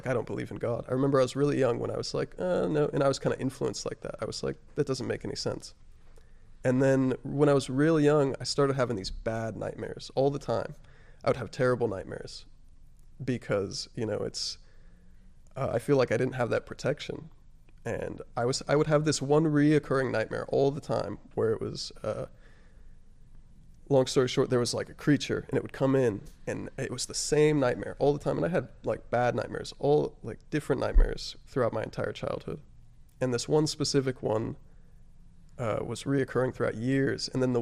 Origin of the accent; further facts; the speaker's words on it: New Mexico, United States; also born or lived in Texas; I was born in Texas. My mom moved with me to New Mexico shortly after, so I was about a year old.